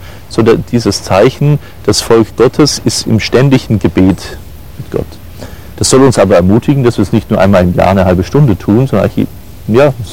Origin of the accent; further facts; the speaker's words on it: Southern Germany, Germany; ich komme aus dem Süddeutschen